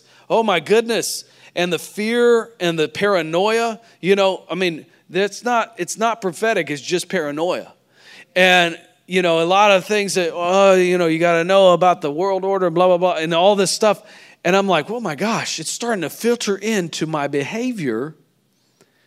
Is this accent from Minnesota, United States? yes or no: no; Missouri, United States; now in Nashville, United States; I grew up in Missouri, but Nashville's our home.